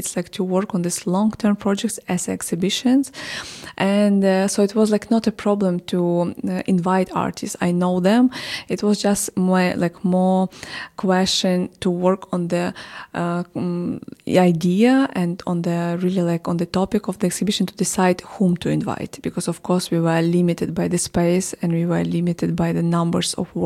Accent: Odesa, Odesa Oblast, Ukraine; Well, I'm from Odessa originally.

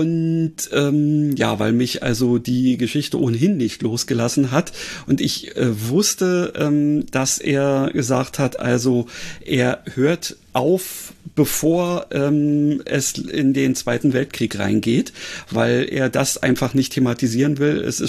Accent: Berlin, Germany; für mich als Berliner ist es natürlich dann auch immer wieder interessant

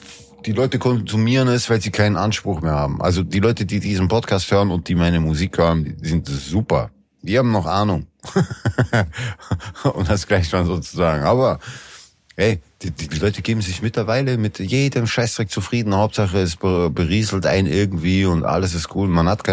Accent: Austria; Ich bin Österreicher. Wir sagen ein sehr weiches S.

